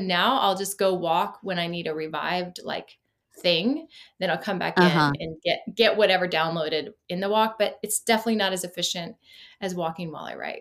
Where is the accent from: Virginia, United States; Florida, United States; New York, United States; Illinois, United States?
Florida, United States; I grew up in Florida. So I was like, I lived my whole adolescent life outside.